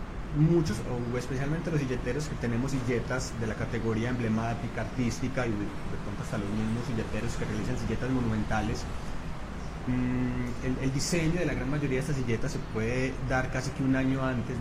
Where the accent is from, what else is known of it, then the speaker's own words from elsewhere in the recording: Antioquia, Colombia; como buenos paisas que somos inquietos